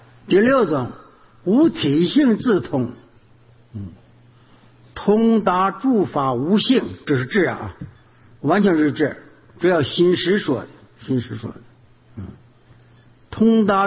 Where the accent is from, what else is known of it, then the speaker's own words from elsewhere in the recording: Heilongjiang, China; 像我们黑龙江人，东北的